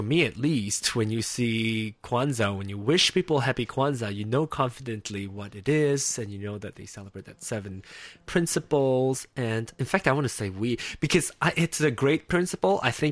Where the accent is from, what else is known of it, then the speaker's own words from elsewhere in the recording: Malaysia; I always say that I'm from Malaysia. I'm a Malaysian, but I'm Chinese.